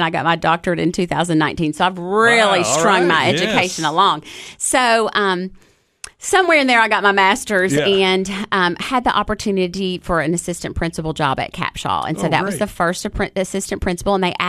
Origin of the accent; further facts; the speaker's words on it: McMinnville, Tennessee, United States; also born or lived in Los Angeles; So I grew up in McMinnville. So I graduated from Warren County High School, and I went to Tech.